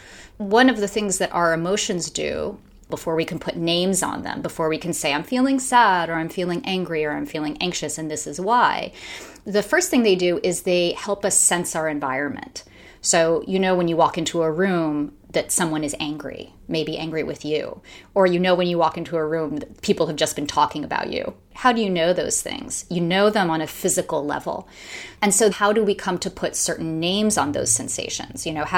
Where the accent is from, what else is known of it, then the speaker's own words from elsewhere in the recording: New York, United States; Eliot Spitzer, the erstwhile governor of New York, my home state